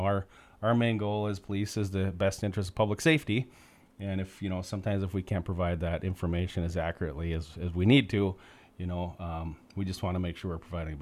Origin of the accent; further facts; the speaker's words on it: Crookston, Minnesota, United States; When I was like Katie and Becky and a bunch of us, you know, we were born and raised in Crookston.